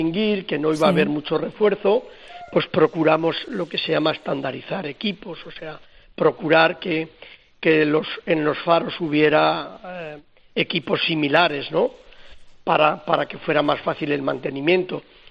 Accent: Soria, Castile and León, Spain; yo soy de tierra adentro. Yo soy de Soria

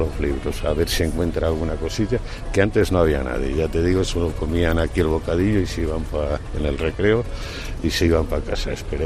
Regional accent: Valladolid, Castile and León, Spain; tengo mucho tema de Valladolid, soy de Valladolid.

